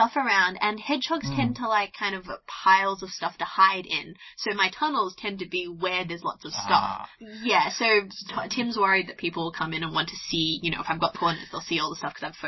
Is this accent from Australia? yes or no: yes; Australia; now in United Kingdom; So, I'm really excited about the UK. I grew up in Australia.